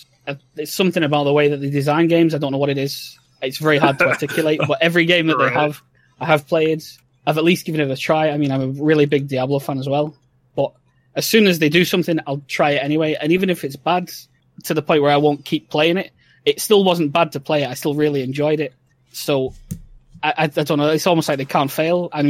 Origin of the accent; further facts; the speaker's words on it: England, United Kingdom; accent: Northern English; I'm from Northern England, so I have got a bit of a rough and ready English accent compared to what I suppose most people will hear.